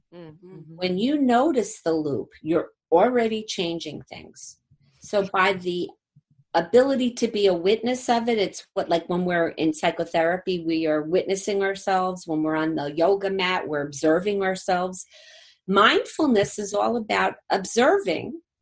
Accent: Jersey City, New Jersey, United States; Well, I'm from Jersey City, so I like wear like a sailor.

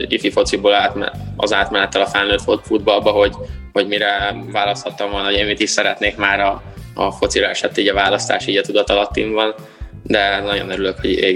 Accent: Szombathely, Vas, Hungary; Ilyen elég kosár szerető családban nőttem fel, ráadásul szombathelyiként

